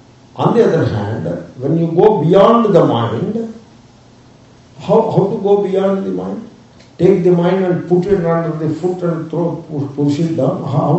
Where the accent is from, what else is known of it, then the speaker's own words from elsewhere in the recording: India; moved away; I came from India and India feels better than here.